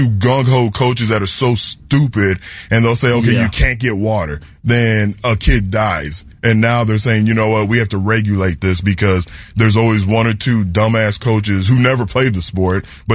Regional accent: San Antonio, Texas, United States; look, I'm from Texas my entire life. Grew up in San Antonio, moved to Houston when I was 17, made it home, made it my home very early on.

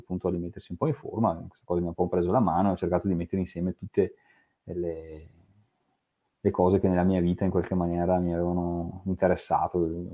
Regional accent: Vicenza, Veneto, Italy; sono vicentino, sono nato ben prima dell'euro, nel senso che sono uno di quelli che ha imparato a usare il denaro in lire

